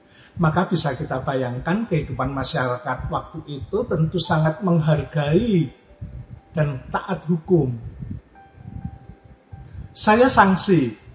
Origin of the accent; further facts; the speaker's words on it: Yogyakarta, Special Region of Yogyakarta, Indonesia; Kampung saya itu di tepi salah satu sirip Jalan Malioboro di Jogja.